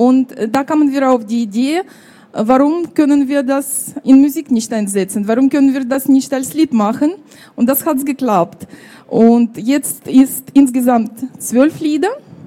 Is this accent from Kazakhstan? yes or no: no; Russia; German is a second language; now in Germany; Es gab natürlich bei uns in Russland traditionelle Wiegenlieder